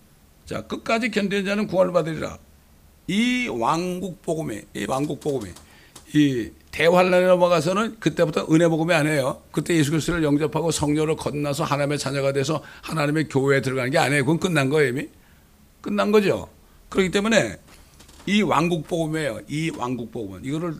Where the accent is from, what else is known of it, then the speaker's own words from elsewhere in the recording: South Korea; 우리는 한국 사람이지만은 우리는 하나님의 교회에 속한 자죠.